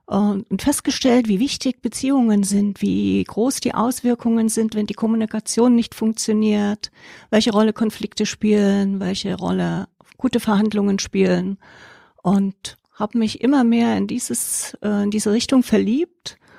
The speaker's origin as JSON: {"language": "German", "country": "Germany", "tie": "born there", "moved": "as an adult", "said": "geboren in der DDR vor 59 Jahren, Maschinenbaustudium, eines der MINT-Fächer, 2 Kinder, eines noch während dem Studium, Flucht aus der DDR kurz vor dem Mauerfall, Feststellung, ich kann im Allgäu mit 2 Kindern nicht arbeiten"}